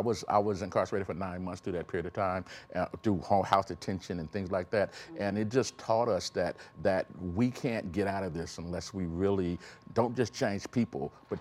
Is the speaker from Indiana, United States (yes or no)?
yes; Elkhart, Indiana, United States; born there; I was born in Elkhart, Indiana, and one of the things, and my dad had a ninth grade education, and our family was the second black family in Elkhart.